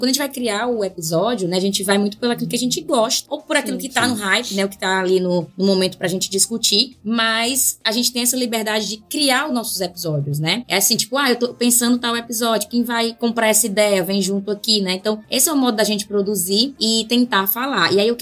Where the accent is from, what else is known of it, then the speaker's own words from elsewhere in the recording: Ceará, Brazil; Somos cearenses, né?